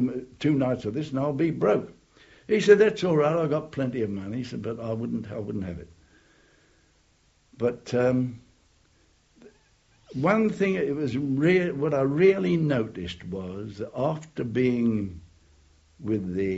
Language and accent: English; Woolwich, London, United Kingdom; Well, my hometown was Woolwich.